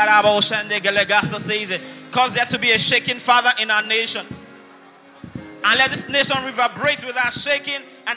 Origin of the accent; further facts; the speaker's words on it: Nigeria; Because we are here. Because we are Nigerian. Nigeria has got to work for us.